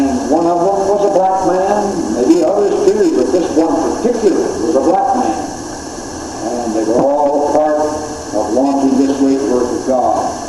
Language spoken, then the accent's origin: English; the South, United States; since I'm a Southerner and been brought up in the South